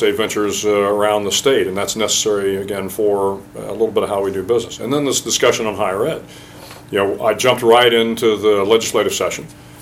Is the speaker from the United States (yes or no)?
yes; San Antonio, Texas, United States; I'm from San Antonio. Spent a lot of time in South Texas, and I have an affinity for the great folks in South Texas.